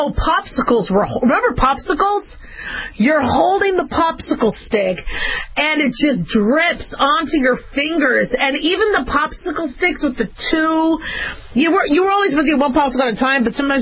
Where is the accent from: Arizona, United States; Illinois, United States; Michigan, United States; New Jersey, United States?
Arizona, United States; Phoenix; also born or lived in Las Vegas / Los Angeles; I grew up in Phoenix and Vegas. I was born in L.A., but when I was about 6, my folks moved to Phoenix